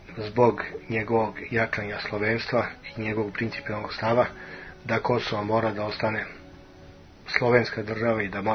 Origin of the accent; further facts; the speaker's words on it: Kragujevac, Šumadija, Serbia; oni su okupili decu i pokazali nam kako su vežbali to što su vidjeli kod nas u Kragujevcu.